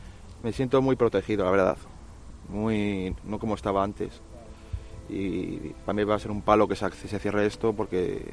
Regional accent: León, Castile and León, Spain; now in Madrid, Spain

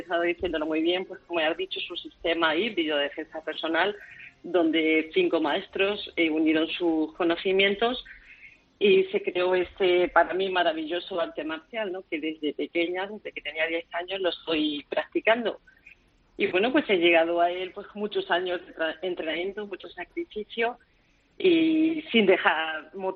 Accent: Torrejón de Ardoz, Community of Madrid, Spain; Yo soy de Torrejón de Ardoz, Madrid.

